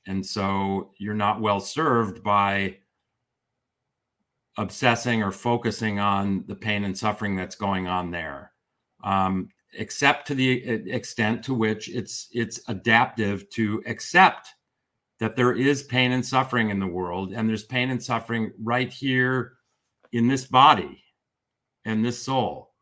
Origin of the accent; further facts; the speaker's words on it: Chicago, Illinois, United States; moved away; I grew up outside of Chicago.